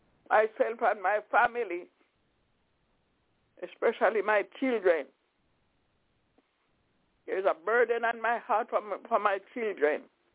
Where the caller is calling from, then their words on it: Albany, New York, United States; I'm calling from Albany in New York.